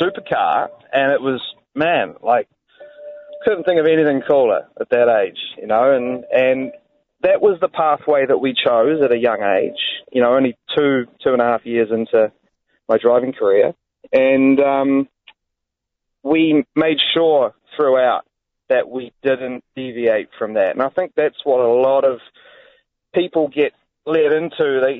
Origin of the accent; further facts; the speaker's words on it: Palmerston North, Manawatū-Whanganui, New Zealand; obviously born and raised in Palmy.